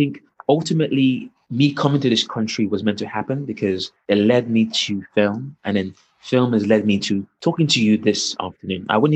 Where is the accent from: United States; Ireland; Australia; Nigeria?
Nigeria; It's a film that I saw growing up in Nigeria.